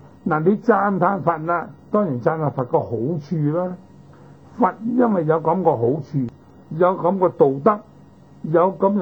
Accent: China; 咁我哋中國人呢，所謂文人嘅品性啊，唔鍾意繁複嘅，唔鍾意長篇大論，越簡單越好

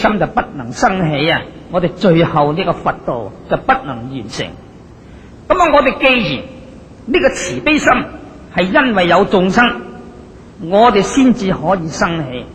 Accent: China; 我们中国人传统的

